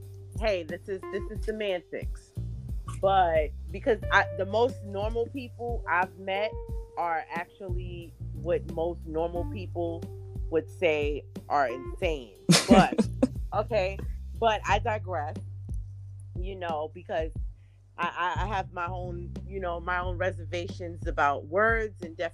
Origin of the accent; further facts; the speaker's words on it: Brooklyn, New York, United States; now in Long Island, United States; I am a Brooklynite. I was raised in Brooklyn, bred in Brooklyn, but, you know, I came to Long Island in my teens and raised my son and my daughter in Long Island.